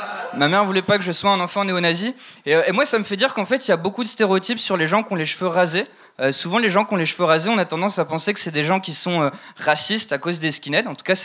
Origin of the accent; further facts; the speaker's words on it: France; je suis Français...